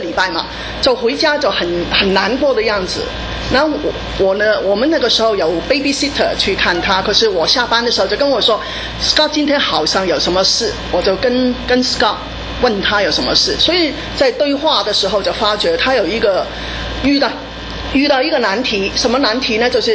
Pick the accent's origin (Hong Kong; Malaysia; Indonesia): Hong Kong; moved away as an adult; now in United States; 我是从香港来这边念书，我先生是移民从台湾来美国跟他的家人，所以我们都算是在这边他是在这边念高中，我是在这边开始念大学，可是我们是在 Berkeley 读